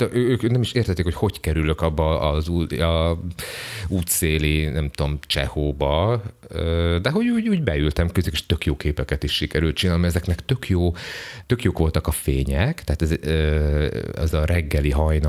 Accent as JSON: {"language": "Hungarian", "country": "Hungary", "said": "felfedezték a mexikai street food árusok, hogy én magyar vagyok"}